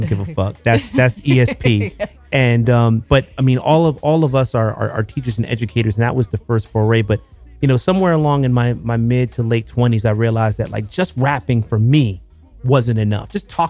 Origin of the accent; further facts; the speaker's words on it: New Jersey, United States; and growing up in New Jersey with racism